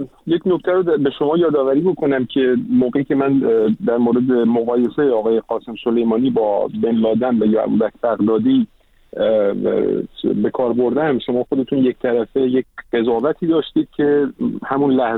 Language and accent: Persian; Iran; من به عنوان یک ایرانی مخالف جمهوری اسلامی